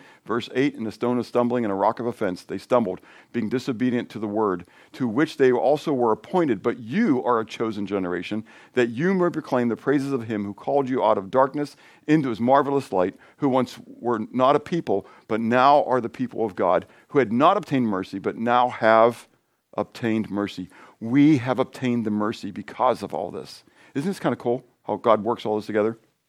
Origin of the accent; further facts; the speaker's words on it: Pittsburgh, Pennsylvania, United States; moved away as an adult; So I'm from Pittsburgh. It's mountains.